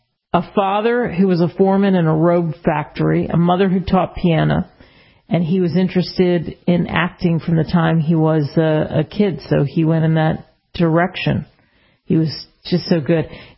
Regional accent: Philadelphia, Pennsylvania, United States; And I grew up outside of Philly.

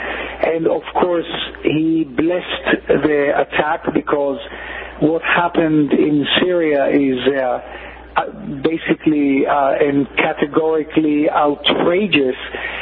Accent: Israel; and I was from Israel

